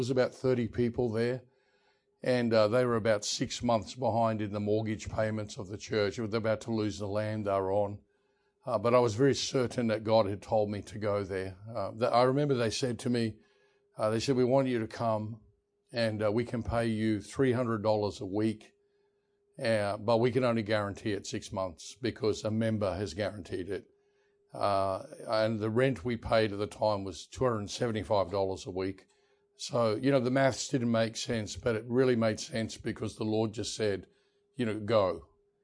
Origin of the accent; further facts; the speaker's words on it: Australia; So I'm an Australian. You may have possibly picked that up.